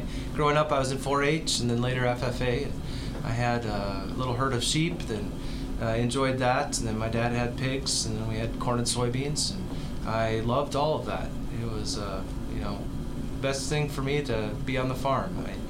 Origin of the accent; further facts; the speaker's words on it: Pomeroy, Iowa, United States; I grew up in Pomeroy, Iowa. It's up near Fort Dodge.